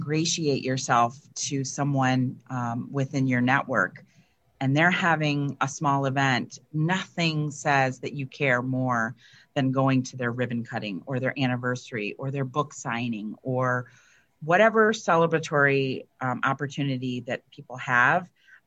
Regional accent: Maumee, Ohio, United States; Yeah, he's from Waterville. I'm from Maumee.

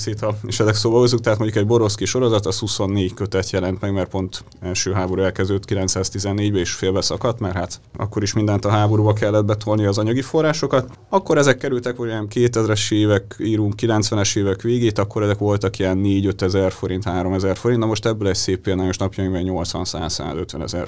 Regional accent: Debrecen, Hajdú-Bihar, Hungary; born there; Én Debrecen is be is születtem, tehát én mégis úgy a család az nem tőzsgyökeres debreceni

